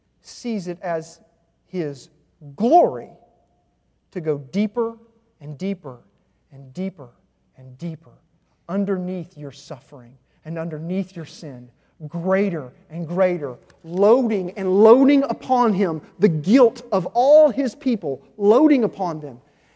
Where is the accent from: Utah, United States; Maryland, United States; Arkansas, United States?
Arkansas, United States; I mean, I'm from Arkansas, for crying out loud. I mean, it's like the underdog of the United States, okay?